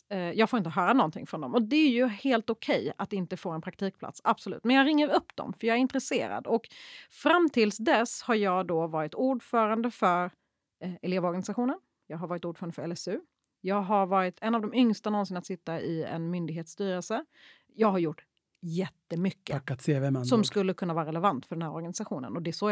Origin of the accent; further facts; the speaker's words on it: Småland, Sweden; accent: Småland dialect; Men det sjuka var att han hörde min småländska.